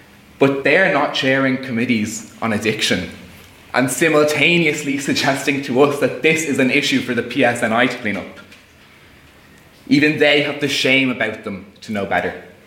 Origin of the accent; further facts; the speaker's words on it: Ireland; As I'm sure most of you can tell, I'm not from around here. As someone born and bred in the South